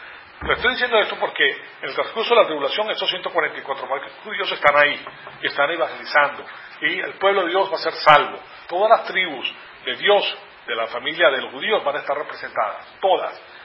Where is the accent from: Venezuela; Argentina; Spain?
Venezuela; Yo cuando crecí en Venezuela, pues era católico.